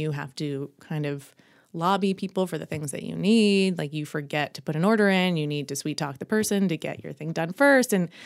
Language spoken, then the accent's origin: English; Massachusetts, United States; Massachusetts.